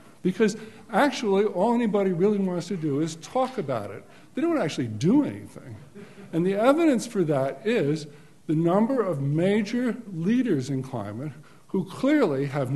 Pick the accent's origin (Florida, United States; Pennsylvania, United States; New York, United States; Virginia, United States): New York, United States; Long Island; also born or lived in California; I grew up in Long Island, and when I was a kid, we always had days off from school for hurricanes.